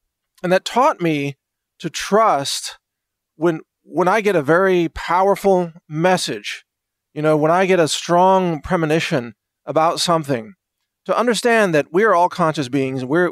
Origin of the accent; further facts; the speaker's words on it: Midwest, United States; I grew up in the Midwest, and I was walking home.